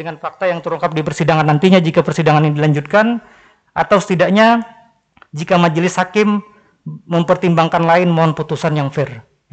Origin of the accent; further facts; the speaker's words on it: South Kalimantan, Indonesia; Bukan, bukan, saya orang Kalimantan Selatan.